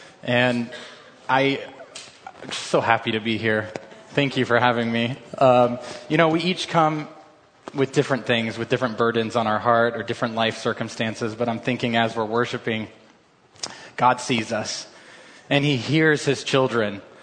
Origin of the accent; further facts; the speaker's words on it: Wichita, Kansas, United States; I'm born and raised in Wichita, Kansas